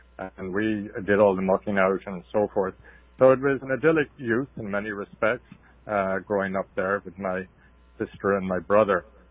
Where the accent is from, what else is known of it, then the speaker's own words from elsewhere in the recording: Street, Leinster, Ireland; born there; I was born in Street House Street, County Westmeath.